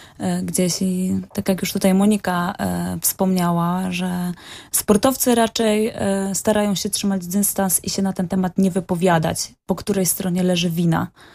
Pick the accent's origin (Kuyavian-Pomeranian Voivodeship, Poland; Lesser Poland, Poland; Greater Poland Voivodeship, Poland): Kuyavian-Pomeranian Voivodeship, Poland; Bydgoszcz; że jestem z Bydgoszczy